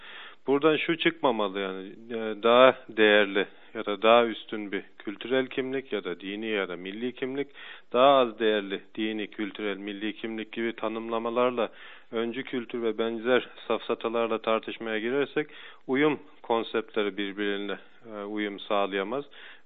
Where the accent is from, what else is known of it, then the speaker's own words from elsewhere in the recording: Germany; Almanya'da doğma büyüme, eğitimimi de Almanya'da tamamladım.